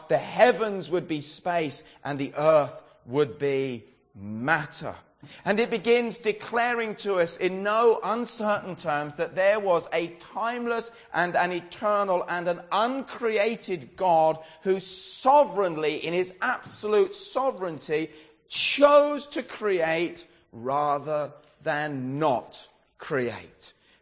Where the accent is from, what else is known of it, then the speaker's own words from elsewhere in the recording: England, United Kingdom; I grew up in England